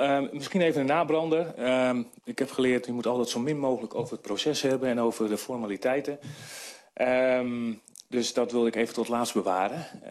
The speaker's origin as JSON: {"language": "Dutch", "town": "Den Helder", "region": "North Holland", "country": "Netherlands", "said": "En aan de andere kant, ik kom uit Den Helder."}